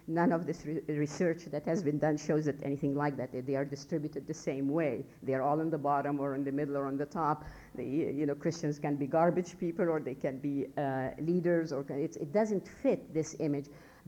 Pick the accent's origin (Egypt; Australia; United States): Egypt; I grew up in Egypt. The one who sat next to me in third grade was a Jewish Egyptian. The one who sat next to me the other side was a Coptic, a Christian Egyptian, and I was Muslim Egyptian